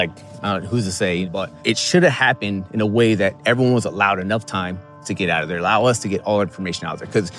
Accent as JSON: {"language": "English", "country": "United States", "said": "it makes me, as an American, it makes me sad to be an American."}